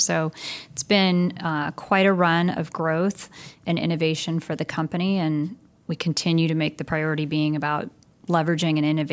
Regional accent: California, United States; but I was originally from the Bay Area. And so being a Bay Area gal, I made my way back to the Bay Area.

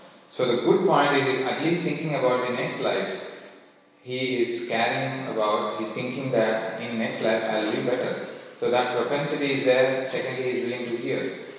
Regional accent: India; growing up in India

